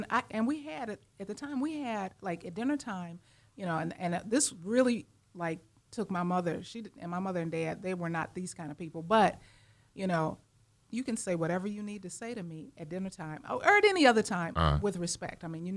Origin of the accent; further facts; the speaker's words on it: Chicago, Illinois, United States; I grew up in Chicago. I'm a Chicago girl.